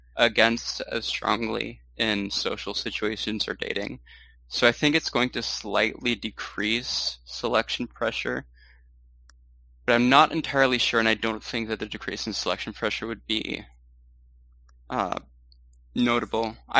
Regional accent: Spain; I haven't seen that because I was raised in Spain

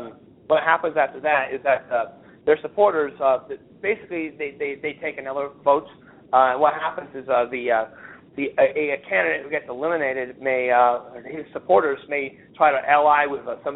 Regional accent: New York, United States; It's kind of an interesting process from my perception because I'm from New York. I live in Illinois now.

